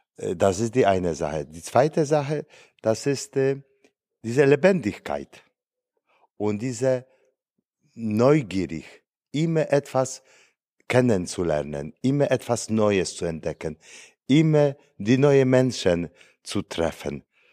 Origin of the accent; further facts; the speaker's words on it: Poland; German is a second language; now in Berlin, Germany; Ich bin Pole seit fast 6 Jahren hier in Berlin